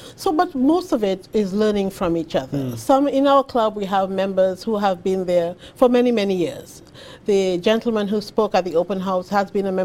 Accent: Dominica; moved away as an adult; now in Massachusetts, United States; No, I am from the Caribbean island of Dominica.

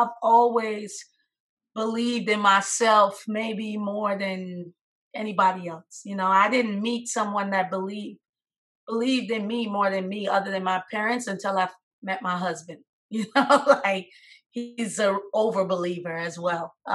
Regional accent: Bahamas; moved away as an adult; now in United States; Oof, man, just being, like you said, born and raised in the Bahamas. I came over, played college basketball.

